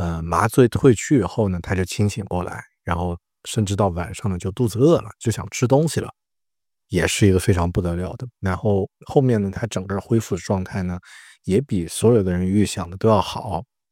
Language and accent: Chinese; Kunming, Yunnan, China; now in Auckland, New Zealand; 那么于是呢我又第二次紧急从奥克兰呢飞回了我的家乡昆明